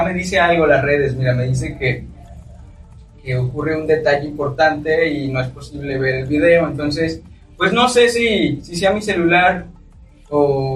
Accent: Mexico; Entre todo, ya ves que así somos los mexicanos, ¿no?

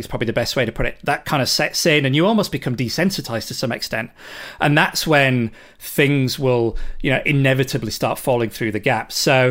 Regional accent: United Kingdom; or ZTNA as I'm British, I guess.

